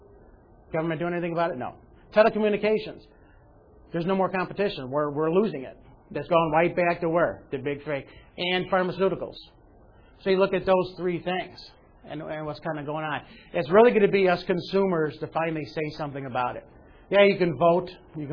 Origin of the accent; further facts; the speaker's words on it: Illinois, United States; and I come from Illinois, we've got Mr. Old Bobby Rush